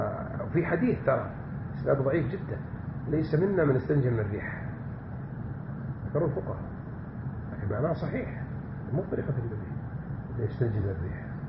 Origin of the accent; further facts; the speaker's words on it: south, Saudi Arabia; وانتشر عندنا بالجنوب في المملكة في البلاد هناك